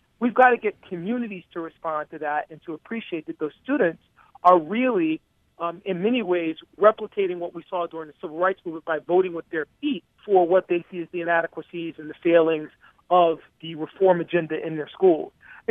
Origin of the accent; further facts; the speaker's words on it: Connecticut, United States; It happened in my home state of Connecticut, in the city of Bridgeport and other cities.